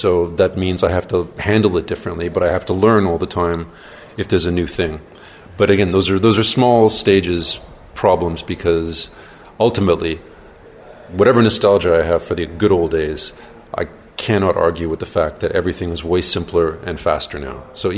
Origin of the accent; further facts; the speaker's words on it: Montreal, Quebec, Canada; back in my hometown of Montreal